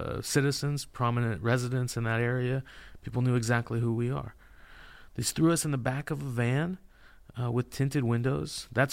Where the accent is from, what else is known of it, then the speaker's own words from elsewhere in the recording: California, United States; Well, I'm from California. I love avocados.